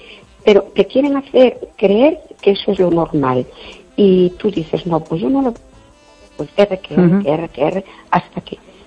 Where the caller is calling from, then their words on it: Perlío, Galicia, Spain; de Perlío. ¿Qué tal?